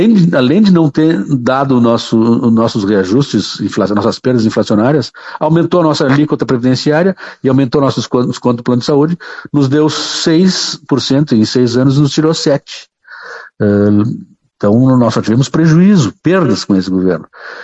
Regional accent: Ijuí, Rio Grande do Sul, Brazil; Eu sou natural de Ijuí.

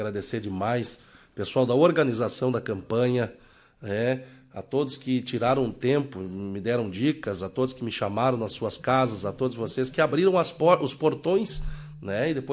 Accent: Soledade, Rio Grande do Sul, Brazil; eu sou de Soledade, eu tenho um orgulho grande de dizer que eu sou de Soledade.

